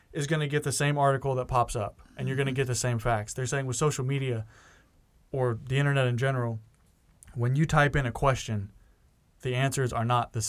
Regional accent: United States; Like, it's just completely made up. And then I think one thing that we kind of miss, or I kind of miss as an American, is, like, in other countries, this also has huge implications.

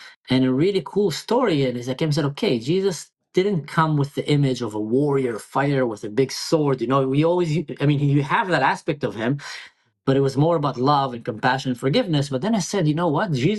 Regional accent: Israel; So just like you said, I'm a Druze, born and raised in Israel. My family is very Israeli, very Zionist, very patriotic.

